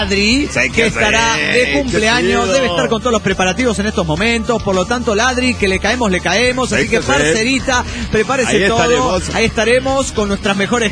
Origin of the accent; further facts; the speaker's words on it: Atoyac de Álvarez, Guerrero, Mexico; de Otoyac, de Álvarez, Guerrero, México.